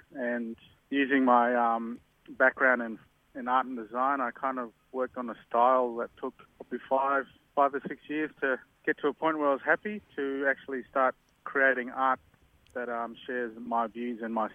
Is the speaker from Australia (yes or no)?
yes; Broome, Western Australia, Australia; I was born and raised in Broome. So obviously I lived in a remote part of Australia.